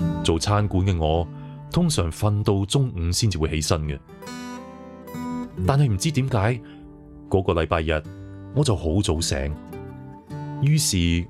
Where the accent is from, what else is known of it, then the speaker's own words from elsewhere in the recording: Hong Kong; 我在香港出生成长，13岁开始工作，15岁已经搬离屋企独立生活。